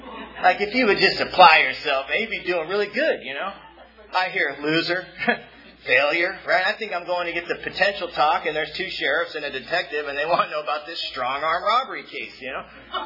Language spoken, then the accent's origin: English; Mission Viejo, California, United States; The time I was in high school, and I grew up in Mission Viejo, California. If you're familiar with Mission Viejo, California, it's the suburbs, you know what I mean?